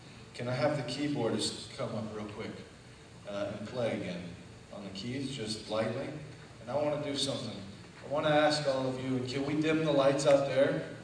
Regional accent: Indiana, United States; Listen, I'm from Indiana. We're used to cornfields.

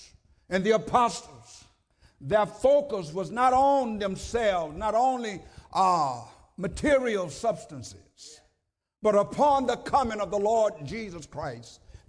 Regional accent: Houston, Texas, United States; born there; I'm from Houston, Texas by birth. Was raised in a segregated society.

